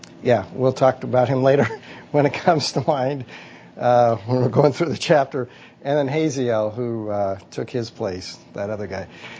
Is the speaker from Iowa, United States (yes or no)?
no; Nebraska, United States; I'm thinking of this as like, I'm from Nebraska.